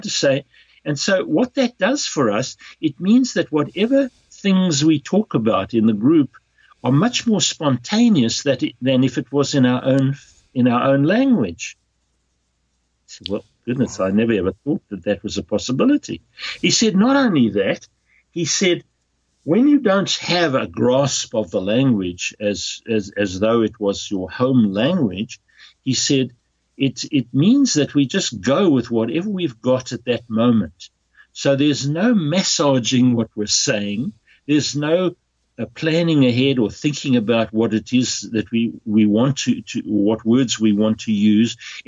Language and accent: English; South Africa; now in Netherlands; being a South African and English speaking, I often felt at a bit of a disadvantage